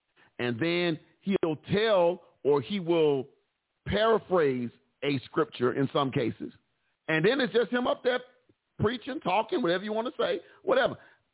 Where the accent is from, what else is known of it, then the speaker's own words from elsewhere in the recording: Texas, United States; accent: Texan; I have what it says I have, with my Texas accent on.